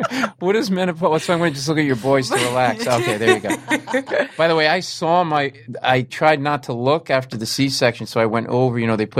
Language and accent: English; Rhode Island, United States; now in New York, United States; We were in New York where we were living. We grew up in Rhode Island.